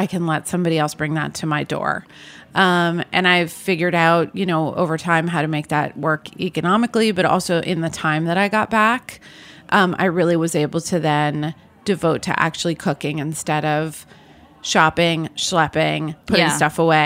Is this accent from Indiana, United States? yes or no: no; New York City, New York, United States; so I grew up in New York City. I grew up going to Fairway.